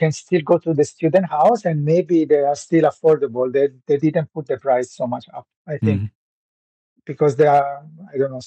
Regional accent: Italy; English is a second language; now in Berlin, Germany; But I'm Italian of origin, so

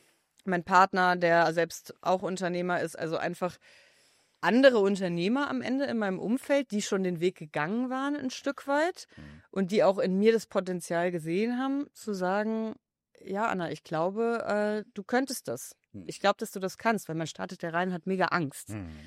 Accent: West Germany, Germany; ich bin jetzt 35, ich bin in einer Welt aufgewachsen in Westdeutschland, wo viele Mamas zu Hause waren

